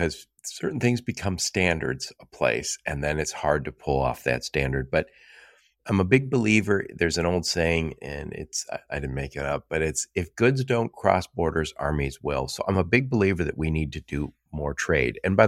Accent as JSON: {"language": "English", "town": "Dearborn", "region": "Michigan", "country": "United States", "tie": "born or raised there", "said": "I grew up in Dearborn, Michigan, where there's a lot of Middle Eastern people there now."}